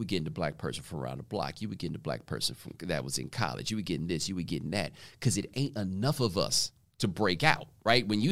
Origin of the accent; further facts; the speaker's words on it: Houston, Texas, United States; also born or lived in Waller; People are like, you're not from Houston. No, I grew up in Houston. The address says Houston, but my parents taught at Prairie View when I was growing up, and I went to school in the next town over, which is called Waller